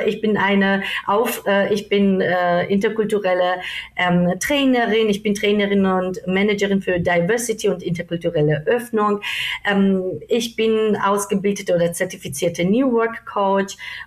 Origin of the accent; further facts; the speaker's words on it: Georgia; German is a second language; now in Germany; Ursprünglich komme ich aus Georgien. Das sage ich immer, weil das mir sehr wichtig ist, wo meine Wurzeln sind. Bin jetzt seit 17 Jahren, fast 18 Jahren hier in Deutschland.